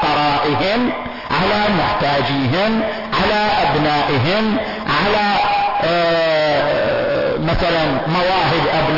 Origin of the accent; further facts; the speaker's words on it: Qatif, Eastern Province, Saudi Arabia; الآن إحنا عندنا في القطيف بدأت التجربة